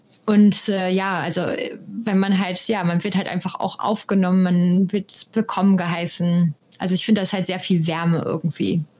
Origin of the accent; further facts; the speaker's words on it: Germany; Ja, also ich denke mal, genauso wie bei uns in Deutschland zum Beispiel auch